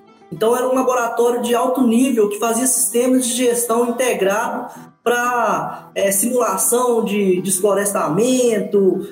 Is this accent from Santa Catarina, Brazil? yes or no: no; Manhuaçu, Minas Gerais, Brazil; eu tive sorte de nascer em Manhuaçu, em Minas Gerais, e numa terra de café. Então eu cresci na Avenida Barão do Rio Branco, em Manhuaçu, que era a Rua dos Cafés.